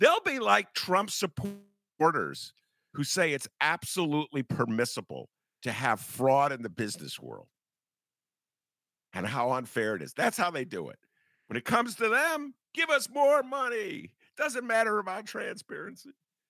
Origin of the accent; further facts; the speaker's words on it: Chicago, Illinois, United States; Oh, I'm a Chicagoan. I voted for Rahm Emanuel.